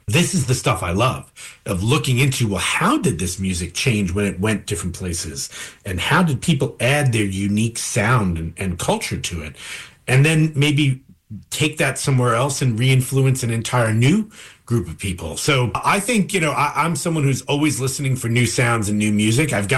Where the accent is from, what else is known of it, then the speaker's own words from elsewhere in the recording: New York, United States; I didn't know those as names growing up in New York.